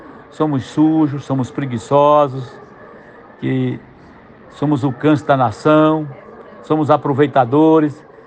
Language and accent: Portuguese; Northeast Region, Brazil; E para presidente, eu sou nordestino.